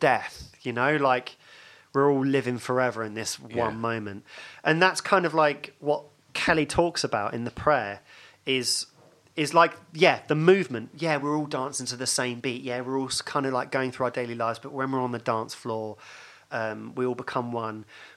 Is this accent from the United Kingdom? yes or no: yes; East of England, United Kingdom; I come from Hertfordshire, which is like this liminal space between the urban confines of London and the fens, the rural pastoral perfection of the fens, and it's kind of like it's this in-between space that is limbo, and it was so boring